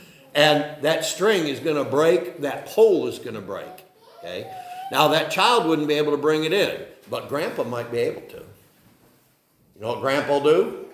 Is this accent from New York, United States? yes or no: yes; New York, United States; I grew up on the Ishaway Creek down in Cattaraugus County, and we would go down there in the springtime and such